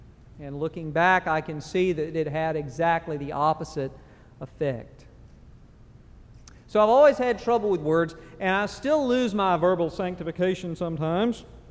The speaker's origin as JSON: {"language": "English", "region": "Georgia", "country": "United States", "tie": "born or raised there", "said": "Now, I grew up in South Georgia, and the particular area where I grew up, if you dug a well down far enough to get drinkable water, it would often taste like sulfur."}